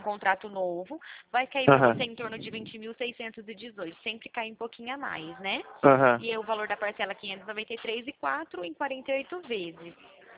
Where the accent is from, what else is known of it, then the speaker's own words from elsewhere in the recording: Presidente Prudente, São Paulo, Brazil; eu sou de Presidente Prudente.